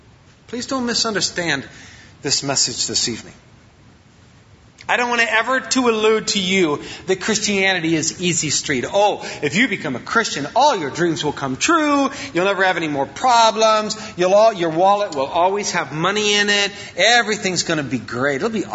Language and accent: English; Wisconsin, United States; "Dude, what are we doing here? We're from Wisconsin. What are we doing here?"